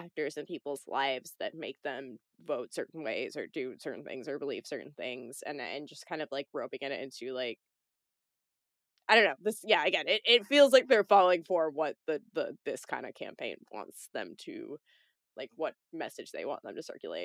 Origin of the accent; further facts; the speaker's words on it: Chicago, Illinois, United States; because I'm from Chicago originally